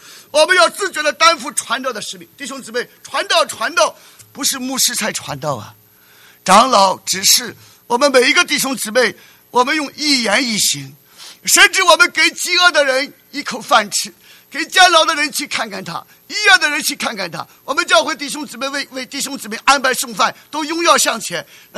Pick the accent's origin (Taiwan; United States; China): United States; 我们美国人为什么要为全世界打仗啊？